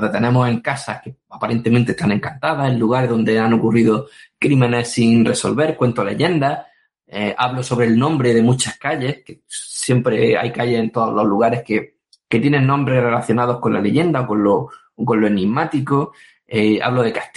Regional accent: Almería, Andalusia, Spain; Es que aquí en Almería puedes hacer cualquier cosa. Se nota que estoy enamorado de mi tierra, ¿no?

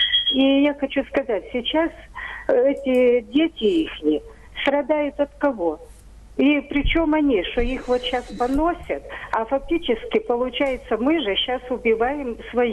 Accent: Kyiv, Ukraine; Так, я з Києва.

